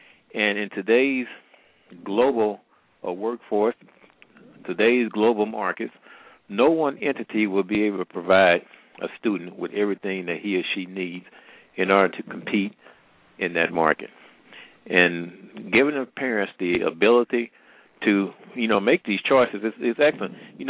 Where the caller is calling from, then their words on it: Missouri, United States; I'm calling from the Midwest, matter of fact, Missouri.